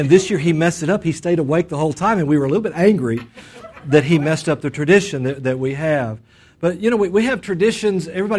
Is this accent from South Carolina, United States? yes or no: no; Lubbock, Texas, United States; also born or lived in Moorpark, California; we grew up around Lubbock, but we lived at that point in this little town called Moorpark, California.